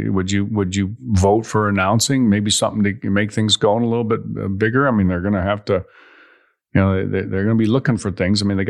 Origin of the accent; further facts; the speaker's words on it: Chicago, Illinois, United States; No, I do. I grew up in Chicago.